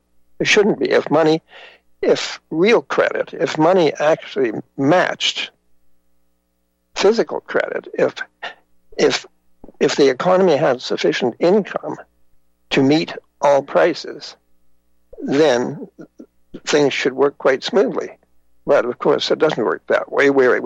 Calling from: Canada; and I'm speaking from Canada here

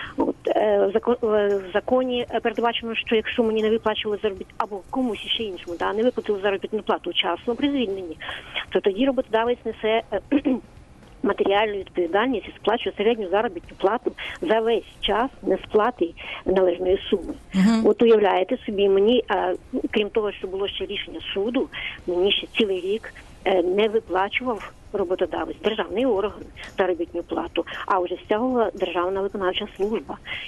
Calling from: Kyiv, Ukraine; я з Києва.

